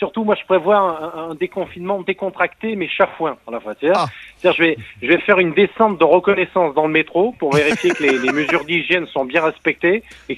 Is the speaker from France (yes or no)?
yes; south of France, France; Et comme je suis aussi du Sud, comme … je me baladerai avec un gris-gris, un petit sapin senteur garrigue autour du cou